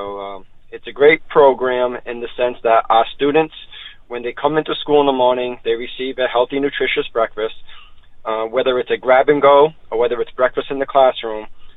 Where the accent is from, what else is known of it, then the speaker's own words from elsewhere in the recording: New Bedford, Massachusetts, United States; So I think about my colleagues in New Bedford, Fall River, my hometown, got to give a plug, in New Bedford.